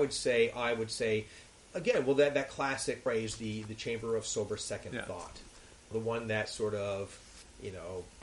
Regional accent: United States; As an American, I don't have a stake in the outcome of it

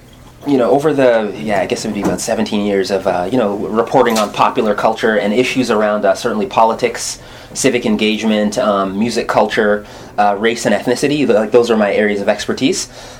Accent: Toronto, Ontario, Canada; You know, growing up in Toronto, going to school in Forest Hill as well as Little Jamaica

